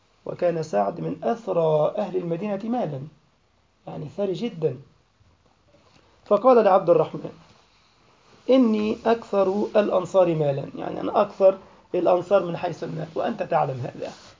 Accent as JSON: {"language": "Arabic", "town": "Alexandria", "region": "Alexandria Governorate", "country": "Egypt", "said": "ويجي يستريح عندنا في اسكندرية ويكرم"}